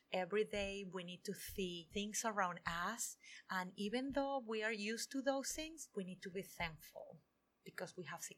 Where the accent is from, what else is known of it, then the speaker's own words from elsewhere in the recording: Venezuela; English is a second language; moved away as an adult; I grew up in Venezuela. That's in the north of South America